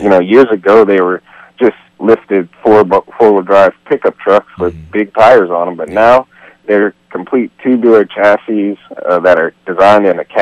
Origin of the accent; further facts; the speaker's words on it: Ohio, United States; moved away as an adult; now in Florida, United States; I moved from Ohio when I was 19 to Florida, and I always had a love for cars and trucks.